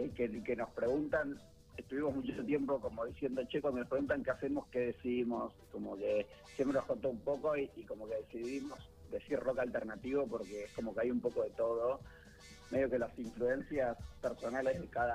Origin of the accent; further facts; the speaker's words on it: Quilmes, Buenos Aires Province, Argentina; Somos todos de Quilmes, vivimos todos en un radio de unas 15 cuadras, así que estamos bien cerca.